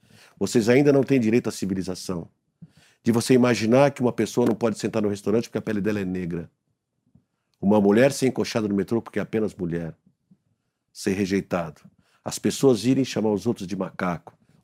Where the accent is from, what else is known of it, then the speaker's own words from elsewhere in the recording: Brazil; Porque as pessoas pensam que a gente vem da Palestina, de outro país, e ignora que nós somos brasileiros.